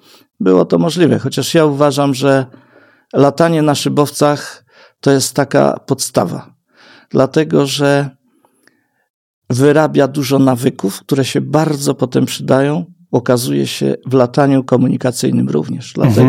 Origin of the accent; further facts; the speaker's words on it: Lublin Voivodeship, Poland; Ja wychowałem się na wsi w województwie lubelskim. Wtedy to była wieś zabita deskami, teraz to jest perełka, naprawdę.